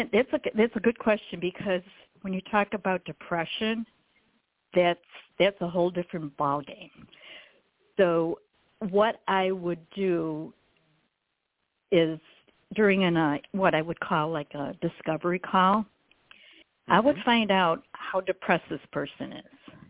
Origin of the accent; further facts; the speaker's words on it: Rochester, New York, United States; I can use Kodak because I'm from Rochester